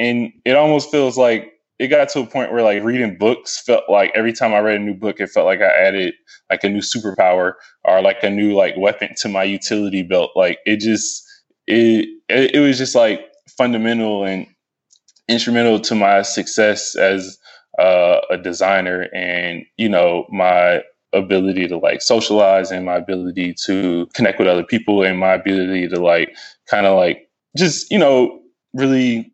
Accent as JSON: {"language": "English", "town": "Stone Mountain", "region": "Georgia", "country": "United States", "tie": "born or raised there", "also_born_or_lived": "Lithonia", "said": "I was born and raised in Stone Mountain. I was born in Lithonia. I was born in Crawford Long Hospital."}